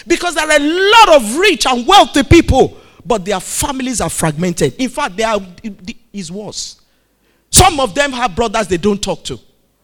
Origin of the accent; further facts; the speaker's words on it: Nigeria; Nobody came from Cameroon to come and rule in Nigeria. We are born here. We're from Nigerian families.